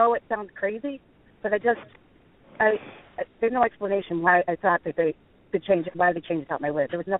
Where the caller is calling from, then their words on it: Phoenix, Arizona, United States; I'm calling from Phoenix.